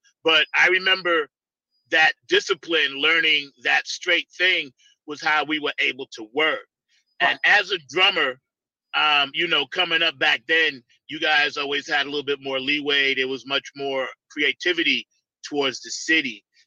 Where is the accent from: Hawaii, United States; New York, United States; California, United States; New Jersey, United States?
New York, United States; Long Island; like growing up on Long Island, even though it was a lot of talented musicians, it wasn't a lot of venues for freestyling.